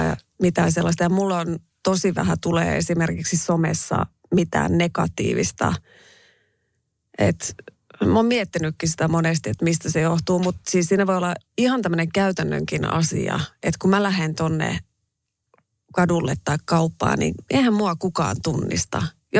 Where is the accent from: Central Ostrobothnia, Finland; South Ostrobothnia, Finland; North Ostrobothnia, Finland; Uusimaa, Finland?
North Ostrobothnia, Finland; Raahe; Kyllä joka kerta, kun mä menen Raaheen, niin kyllä mun murre muuttuu.